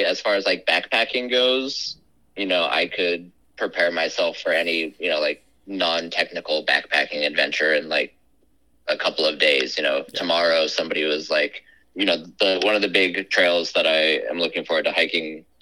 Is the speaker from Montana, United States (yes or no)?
no; California, United States; I don't know, growing up in California, Sacramento is a place nobody thinks about